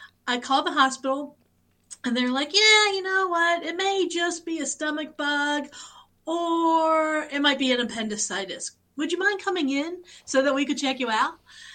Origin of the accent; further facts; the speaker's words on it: Mount Pleasant, Pennsylvania, United States; I am outside of Pittsburgh in Mount Pleasant, Pennsylvania.